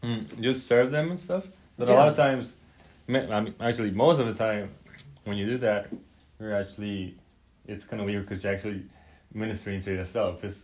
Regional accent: Mexico; also born or lived in California, United States; Yeah, I'm originally from Mexico.

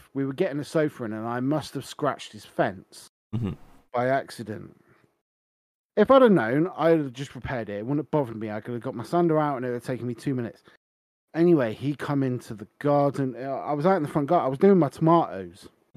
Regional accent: United Kingdom; And we're British, so we're allowed to moan about this.

